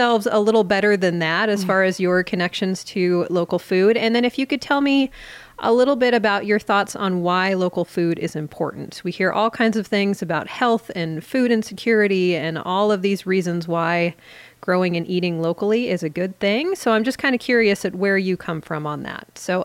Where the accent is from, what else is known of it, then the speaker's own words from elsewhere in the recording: Alaska, United States; And so I grew up in Southeast Alaska, one of those islands that currently you can't get in or out of without ferry service.